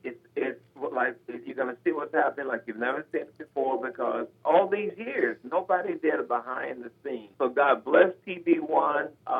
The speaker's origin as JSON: {"language": "English", "town": "Gary", "region": "Indiana", "country": "United States", "said": "So, you know, I'm from Gary, Indiana"}